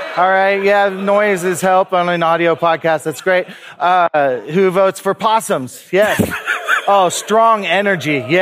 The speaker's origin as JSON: {"language": "English", "town": "Austin", "region": "Texas", "country": "United States", "said": "I'm from Austin, Texas."}